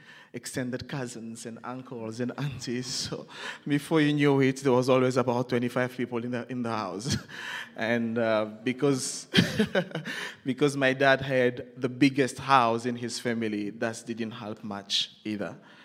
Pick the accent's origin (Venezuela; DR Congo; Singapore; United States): DR Congo; southern provinces; so I was born and raised in the Congo, DRC, Central Africa, in the southern provinces of the Congo. And so I'm the last born of seven, and I grew up in a very crowded house.